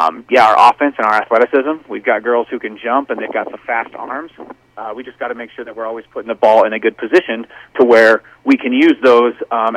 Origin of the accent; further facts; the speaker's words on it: Genoa, Nebraska, United States; my mom and dad and I are from Genoa, and that's where I grew up in Genoa, Nebraska, graduated from Twin River High School in 2006